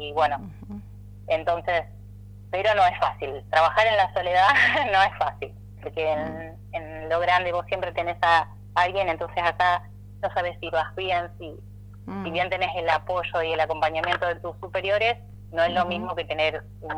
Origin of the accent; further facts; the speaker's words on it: Carcarañá, Santa Fe, Argentina; Sí, yo soy de Carcarañá y fui alumna rural.